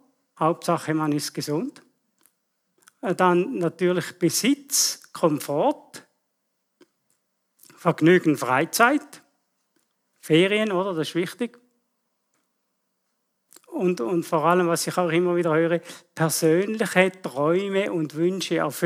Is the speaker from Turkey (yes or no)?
no; Switzerland; gerade für unsere Verhältnisse, versteht ihr, als Schweizer.